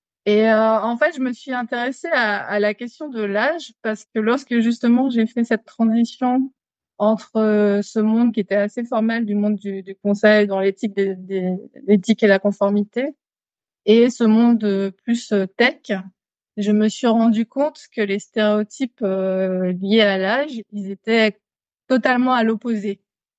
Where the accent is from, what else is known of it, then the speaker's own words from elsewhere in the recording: Martinique; quand j'ai grandi à la Martinique et quand j'avais 12 ans